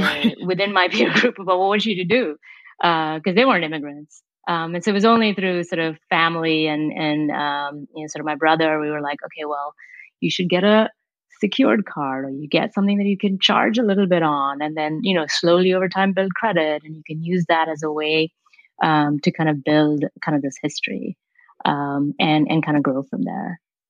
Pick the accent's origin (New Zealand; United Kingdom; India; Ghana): India; moved away as an adult; now in United States; I came here for college, right? And I came from India and really hadn't had any real interaction with the banking system, right?